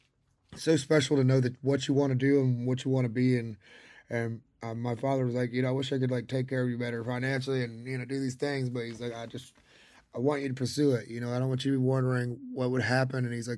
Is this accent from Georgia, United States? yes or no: yes; Georgia, United States; I really have to thank my dad, man, because growing up in Georgia, he really kind of put me on music